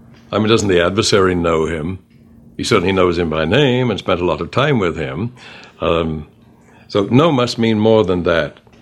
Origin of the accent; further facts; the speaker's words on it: England, United Kingdom; growing up in England with Shakespeare and all the rest, these words like damsel and everything, I knew those words